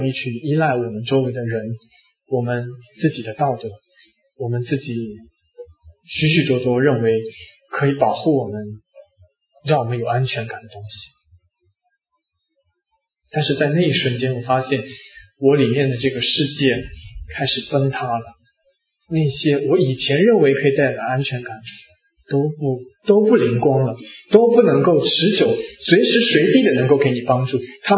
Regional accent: China; moved away; 我们身为一个中国人，千里迢迢的来到这边求学，最后在这边信主

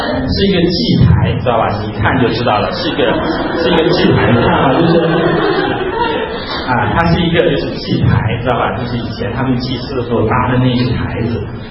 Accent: China; 你觉得我们中国人在过年的时候，我们新年祝贺

